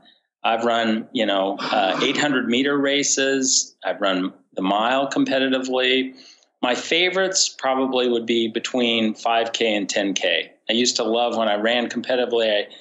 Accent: Greeley, Colorado, United States; moved away as an adult; now in Boston, United States; I was born in Greeley, Colorado. I lived a lot of my youth and grew up in Colorado. I now live in Boston, in the Boston area.

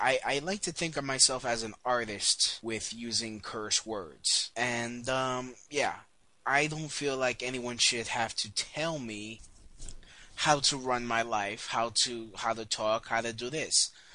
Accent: Brooklyn, New York, United States; It's basically how I talk, how I grew up talking in Brooklyn.

